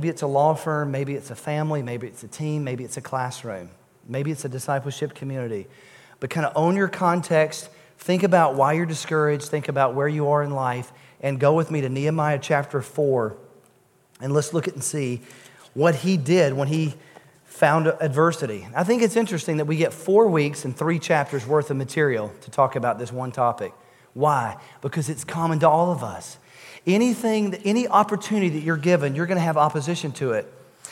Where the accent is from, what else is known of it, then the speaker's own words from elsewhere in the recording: United States; Because I'm an American and I know all things.